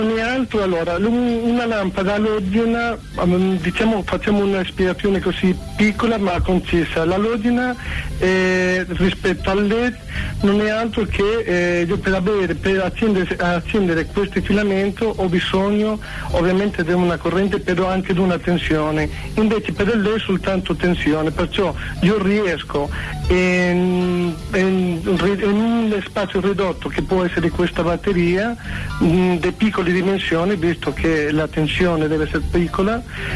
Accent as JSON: {"language": "Italian", "country": "Spain", "second_language": "Italian", "moved": "yes", "lives_now": "Modena, Italy", "said": "Allora, io sono spagnolo, ma sono fincato qua in Italia ormai da 15 anni. Esattamente a Modena."}